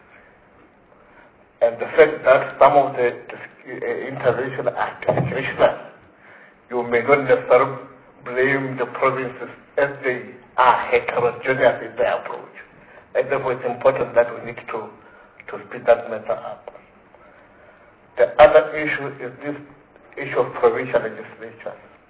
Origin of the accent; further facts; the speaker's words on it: Senegal; But I think to conclude, my colleague from Senegal, because I'm also from Senegal, one would make an appeal.